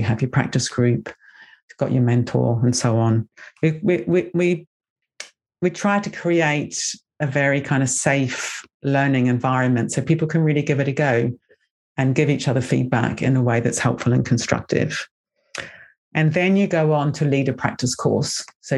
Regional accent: New Zealand; You know, I grew up in New Zealand in the 70s.

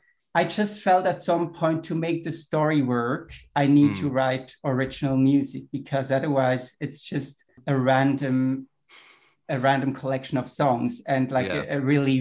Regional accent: Switzerland; first language German; English is a second language; my background. I'm Swiss originally, German is my mother tongue, my native language.

